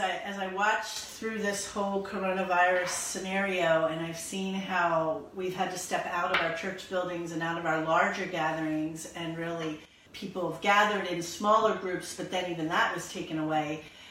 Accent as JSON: {"language": "English", "town": "Absecon", "region": "New Jersey", "country": "United States", "tie": "born or raised there", "said": "I grew up in Absecon in the South Jersey area"}